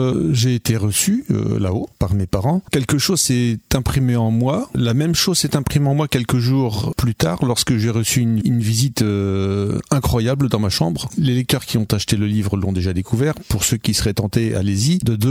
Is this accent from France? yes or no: yes; Alençon, Normandy, France; donc je suis issu d'Alençon, j'ai toujours vécu dans la région